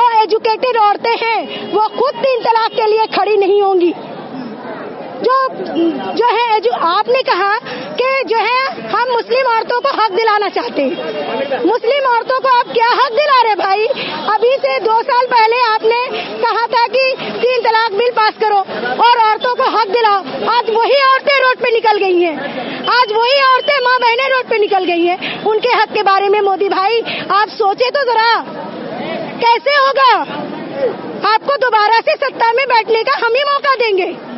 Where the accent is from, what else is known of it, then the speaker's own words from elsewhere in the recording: Munger, Bihar, India; और मैं मुंगेर की रहने वाली हूँ